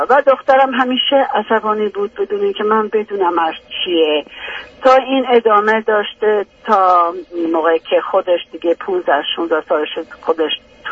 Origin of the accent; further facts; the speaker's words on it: Iran; moved away; در هر صورت ما در سال 1986 از ایران بیرون اومدیم، 87 اومدیم اینجا.